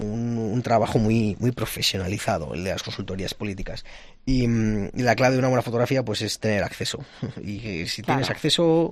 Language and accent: Spanish; Aragon, Spain; accent: Aragonese; porque a veces mi acento de Aragón igual no lo entienden tanto, ¿sabes?